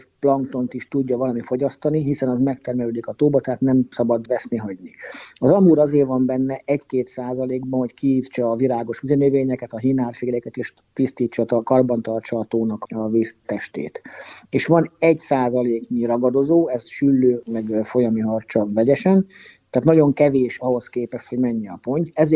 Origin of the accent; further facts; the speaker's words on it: Alsóörs, Veszprém County, Hungary; alsóösen nőttem föl évzárótól évnyitóig, a nyáron én nem voltam a Balcsin.